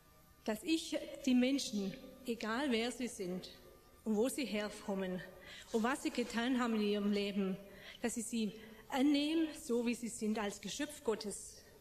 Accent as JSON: {"language": "German", "town": "Blaubeuren", "region": "Baden-Württemberg", "country": "Germany", "said": "ich komme aus Blaubeuren"}